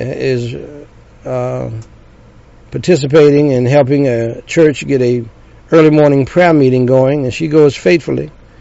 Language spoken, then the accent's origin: English; North Carolina, United States; she is from my home state of North Carolina, Tryon, North Carolina, and the city I'm from has the Tryon Palace.